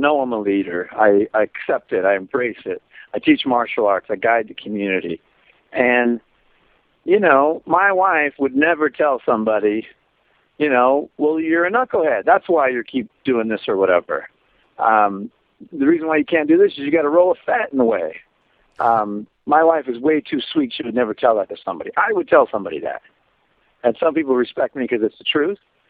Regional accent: United States; And I'm your American version of that.

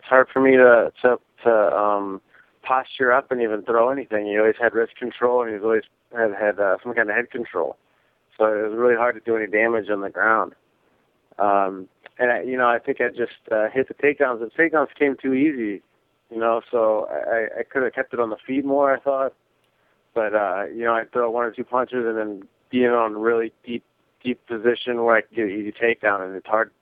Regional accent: Midwest, United States; good thing I'm from the Midwest and we kind of have a traditional back upbringing

